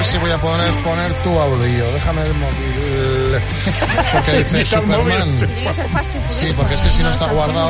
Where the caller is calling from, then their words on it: Seville, Andalusia, Spain; de Sevilla.